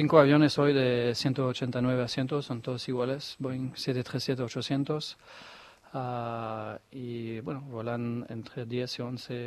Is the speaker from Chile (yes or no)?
no; Geneva, Switzerland; de Ginebra, sí.